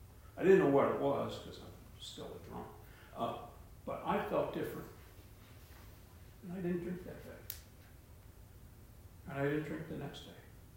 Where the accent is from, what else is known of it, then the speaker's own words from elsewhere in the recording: West Virginia, United States; born there; I was born in West Virginia. I was born maybe 30 miles from where they were working.